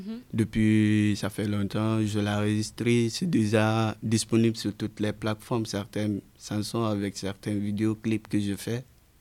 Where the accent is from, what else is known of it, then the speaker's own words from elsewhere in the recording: Guinea; je viens de la Guinée-Conakry 224, toujours la fierté de la Guinée.